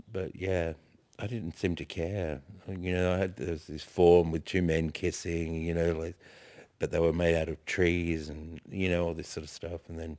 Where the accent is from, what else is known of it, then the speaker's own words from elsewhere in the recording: Wollongong, New South Wales, Australia; I grew up in Wollongong. It's a rural, it's a coastal town about an hour and a half from Sydney. Thabal country, I think it is. But yeah, and it's, I grew up in a working class family in housing commission.